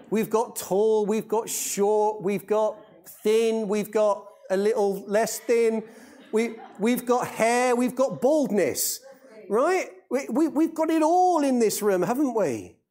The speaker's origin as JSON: {"language": "English", "country": "United Kingdom", "said": "Well, we're so British, aren't we?"}